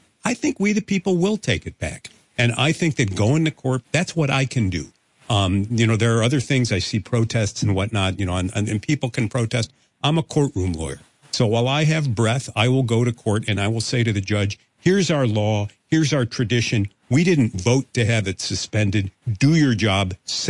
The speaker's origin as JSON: {"language": "English", "region": "New England", "country": "United States", "said": "I'm from New England."}